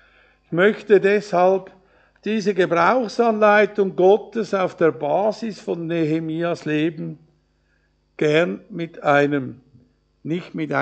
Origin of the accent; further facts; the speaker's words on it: Switzerland; Aber auch ohne Feier hat dieser Tag für uns als Schweizer eine sehr große Bedeutung.